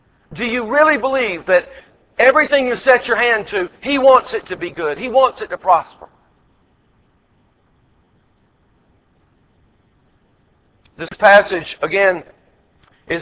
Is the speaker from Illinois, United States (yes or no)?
no; Georgia, United States; a little country church that I grew up in Georgia.